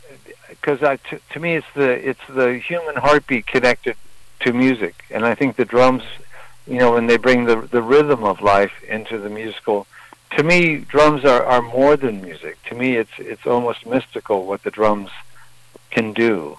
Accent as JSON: {"language": "English", "town": "Fort Leavenworth", "region": "Kansas", "country": "United States", "tie": "born there", "also_born_or_lived": "Ankara, Turkey / California", "said": "Well, I'm an Army brat, so I was born in Fort Leavenworth, Kansas, and lived in a lot of military bases the East Coast, and then finally went to Turkey, Ankara, Turkey, for about 3.5 years when I was, eight or so"}